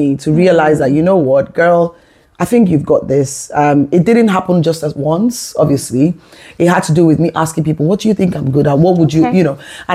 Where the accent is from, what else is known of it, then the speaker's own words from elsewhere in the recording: Lagos, Nigeria; I grew up in University of Lagos with my brothers.